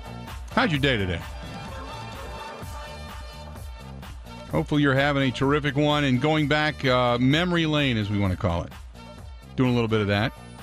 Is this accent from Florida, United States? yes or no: no; Cincinnati, Ohio, United States; even when I grew up in Cincinnati, we didn't get a lot of NBA.